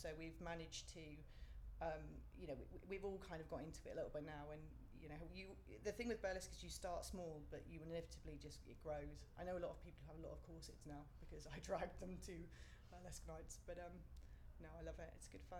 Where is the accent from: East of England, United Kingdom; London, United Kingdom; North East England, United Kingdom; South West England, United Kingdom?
East of England, United Kingdom; King's Lynn; moved away as an adult; I was born in King's Lynn in Norfolk, which is about an hour away from Cambridge. Was there till I was about 18. Went to university in Bedford.